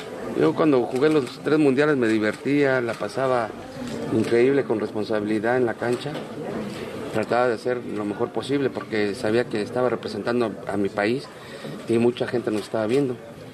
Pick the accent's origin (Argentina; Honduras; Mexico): Mexico; todos somos mexicanos.